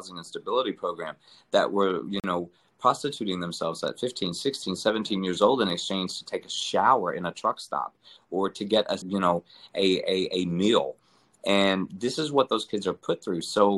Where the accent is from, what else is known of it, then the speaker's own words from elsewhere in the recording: Deep South, United States; Growing up in the Deep South, you know, in a Southern Baptist family, I'd heard my whole life that I was going to hell.